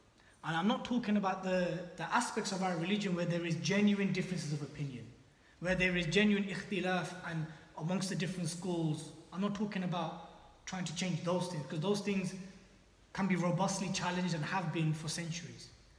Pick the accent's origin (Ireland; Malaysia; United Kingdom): United Kingdom; Bedford, East of England; But then the crazy thing is here, when you speak to many white people, so where are you from? Well, I'm from Bedford.